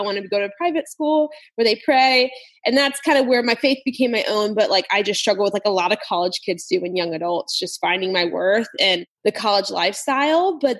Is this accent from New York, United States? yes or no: no; Louisiana, United States; But I'm 24 years old. I am from South Louisiana, which just like you are.